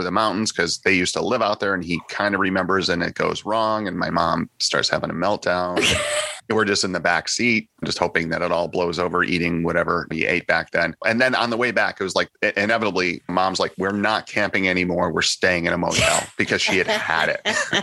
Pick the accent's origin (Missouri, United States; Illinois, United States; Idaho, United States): Illinois, United States; Chicago; I grew up in outside of Chicago, and we went to Disney World the year that it opened.